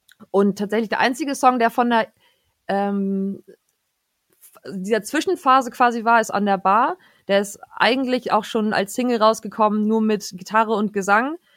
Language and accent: German; Hamburg, Germany; ich komme aus Hamburg.